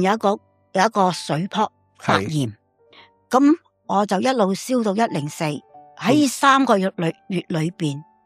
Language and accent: Cantonese; China; 我哋本身一个中国人咧